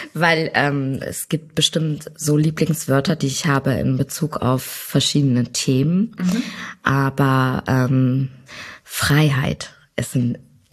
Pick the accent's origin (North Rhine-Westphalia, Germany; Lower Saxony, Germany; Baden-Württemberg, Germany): Lower Saxony, Germany; Isernhagen; also born or lived in Hanover; Wir sind nach Isernhagen gezogen und bin dort aufgewachsen und lebe tatsächlich immer noch dort.